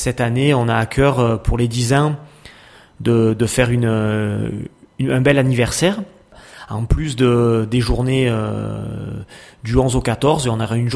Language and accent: French; Provence-Alpes-Côte d'Azur, France; moi je suis originaire de la vallée du Champsaur et je suis un pur souche, donc j'aime ma vallée